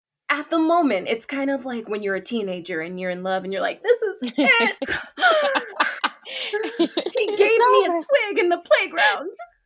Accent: Dominican Republic; I remembered living in Dominican Republic with the electrici

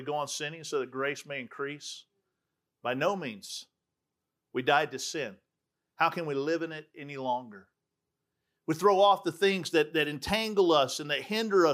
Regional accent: Alpharetta, Georgia, United States; And since we're from Alpharetta, I guess half suburban hillbilly.

